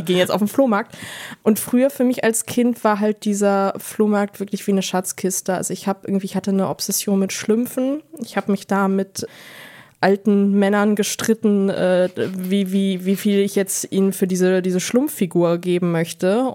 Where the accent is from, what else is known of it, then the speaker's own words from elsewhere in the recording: Nienburg, Lower Saxony, Germany; Ich bin in Nienburg aufgewachsen, Nienburg-Weser, und da gibt es das Altstadtfest.